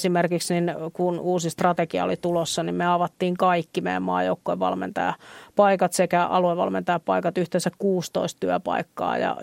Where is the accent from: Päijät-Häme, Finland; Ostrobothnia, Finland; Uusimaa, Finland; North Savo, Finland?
North Savo, Finland; Kuopio; Mun perhe, lapsuuden perhe, niin me ollaan Kuopiosta kotosi